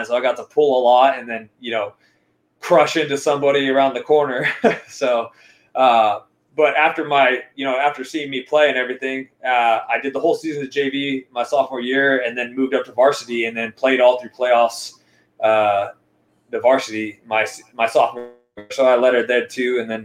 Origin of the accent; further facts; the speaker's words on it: United States; I am Colombian American and I'm proud to be an American.